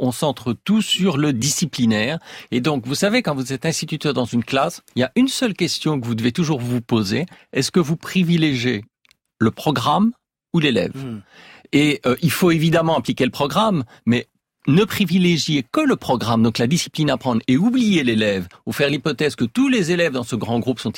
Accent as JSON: {"language": "French", "country": "Belgium", "said": "en Belgique, mon pays d'origine"}